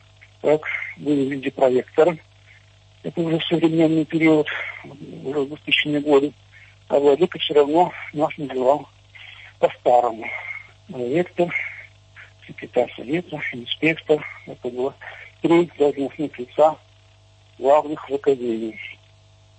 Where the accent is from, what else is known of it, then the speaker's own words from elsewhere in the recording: Belarus; мы, белорусы, честно собирались голосовать за него